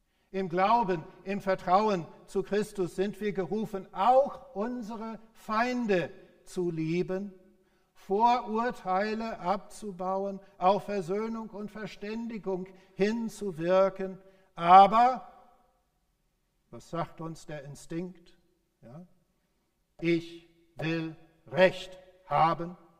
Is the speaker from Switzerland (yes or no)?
no; Texas, United States; Im Südwesten meiner Heimat Texas liegt Big Bend Nationalpark.